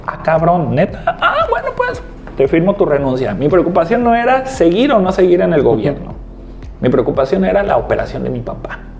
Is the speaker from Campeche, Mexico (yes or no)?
no; El Pitillal, Jalisco, Mexico; Pues bueno, soy del Pitillal, obviamente. Ahí tengo mi domicilio conocido.